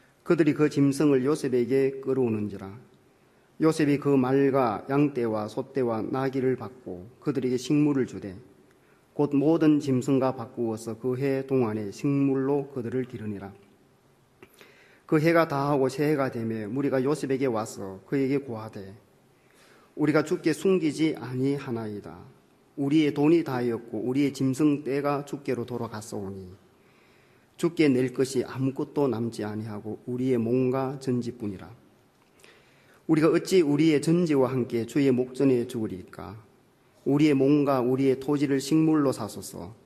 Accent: Jeju, South Korea; 저는 우리나라 제일 남단 제주도에서 왔습니다.

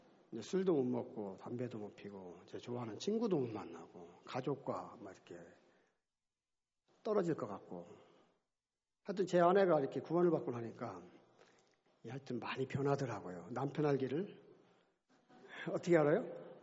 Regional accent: Daejeon, South Korea; 그 이제 제가 고향이 대전인데

